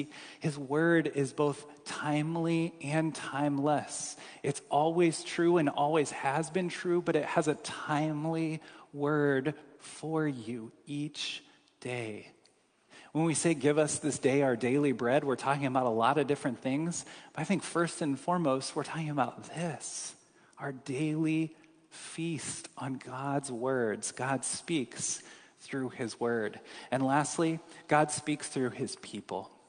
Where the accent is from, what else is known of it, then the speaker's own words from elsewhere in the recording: Kansas City, Missouri, United States; I'm from Kansas City and grew up in the suburban jungle